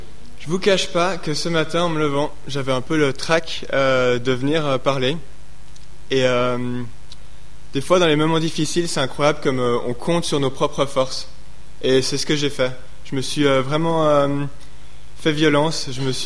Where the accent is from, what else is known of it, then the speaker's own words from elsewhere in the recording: Switzerland; je suis suisse et hongrois